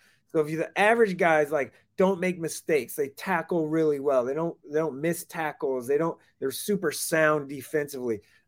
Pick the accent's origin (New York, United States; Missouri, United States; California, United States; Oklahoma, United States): Oklahoma, United States; Tulsa; I grew up in Tulsa.